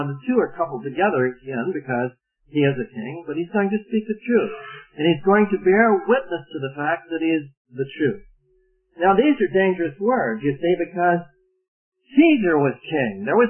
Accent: United States; Now, this points up to me personally that I have responsibilities to my government because I am an American.

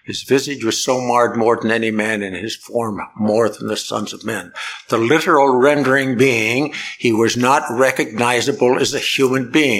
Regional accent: Canada; I was born in Canada. And when I was a boy

